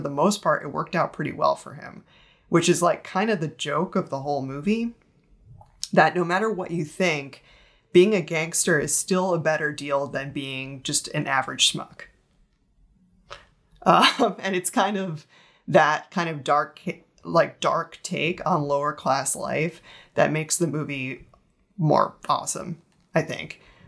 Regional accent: New Jersey, United States; I'm from New Jersey, for the listeners who don't know. Because yeah. It's not obvious from my heavy accent.

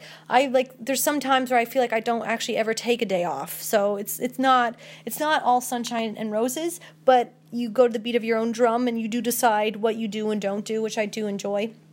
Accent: Canada; What country are you from? I'm from Canada.

